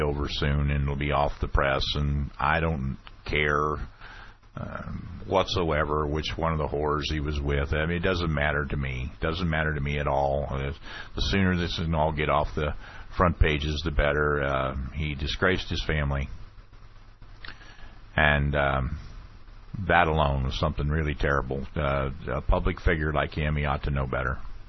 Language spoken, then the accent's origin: English; United States; But really, as an American, I'm ashamed of that.